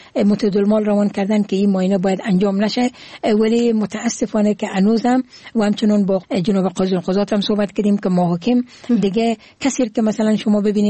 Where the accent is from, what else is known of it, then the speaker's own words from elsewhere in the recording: Herat, Afghanistan; چون امی زادگاه من هرات هست